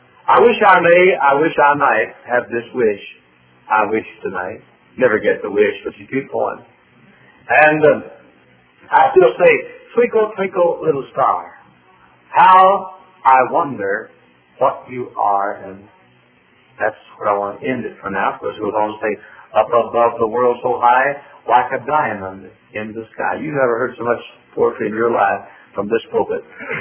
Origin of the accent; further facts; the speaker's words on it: Texas, United States; now in Indiana, United States; I grew up in Texas where the stars at night are big and bright. … And so I live now in Indiana